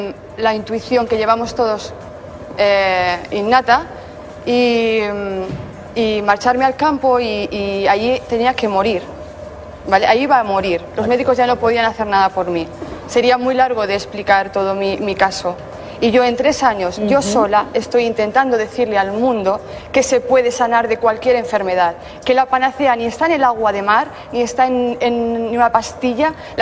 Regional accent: Castellón, Valencian Community, Spain; now in Aguas Nuevas, Spain; No, soy de Castellón. Me marché a este pueblecito, un pueblito que se llama Aguas Nuevas

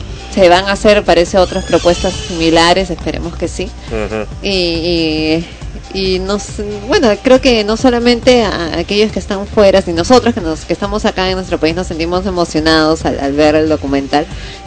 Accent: Peru; nosotros mismos como peruanos

